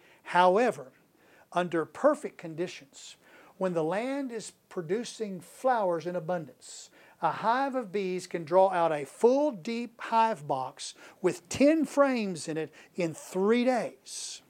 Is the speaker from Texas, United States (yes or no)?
yes; Waxahachie, Texas, United States; just so happens that at the age of 11 and until I was 18, I worked honeybees for Stroop's Honey in my hometown of Waxahachie, Texas.